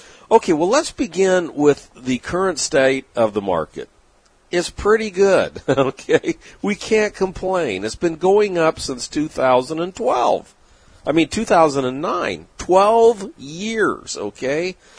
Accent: San Diego, California, United States; although in my early days when I only had my radio show in my hometown of San Diego, I used to meet with people

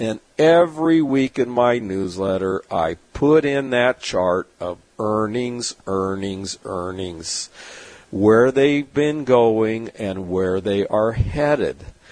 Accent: San Diego, California, United States; my years growing up in San Diego and went to school with a lot of Portuguese who know something about tuna fishing.

